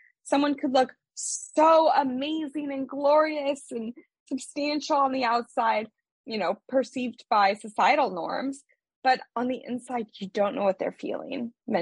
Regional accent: Kansas, United States; I'm a girl from Kansas, right? Originally.

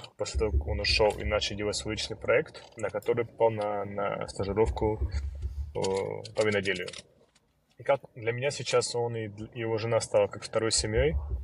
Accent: Georgia; also born or lived in Russia; now in Portugal; Я грузин. Но большинство жизни я прожил в России, частично в Грузии.

